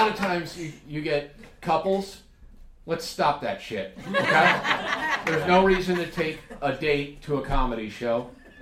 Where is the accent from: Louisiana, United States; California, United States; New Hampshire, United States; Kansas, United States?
Kansas, United States; When I was growing up in Kansas, we just went to every concert.